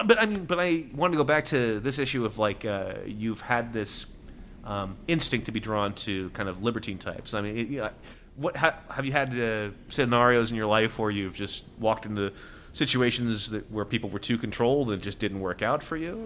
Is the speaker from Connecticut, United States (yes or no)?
no; California, United States; I grew up in the Bay Area, so I was very familiar with Ren Faire and that stuff.